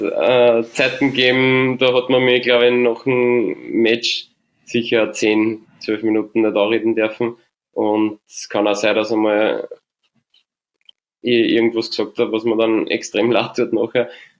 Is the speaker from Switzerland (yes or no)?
no; St. Pölten, Lower Austria, Austria; also SKG St. Pölten war das damals, Sport- und Kulturgemeinde St. Pölten. Und da bin ich aufgewachsen. Da kenne ich jeden.